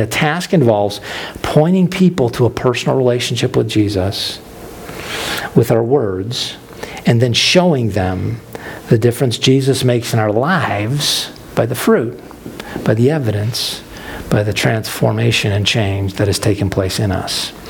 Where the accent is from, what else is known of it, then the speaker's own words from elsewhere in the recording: New York, United States; I grew up in Western New York, and among other things, what you find in Western New York is Concord grape country.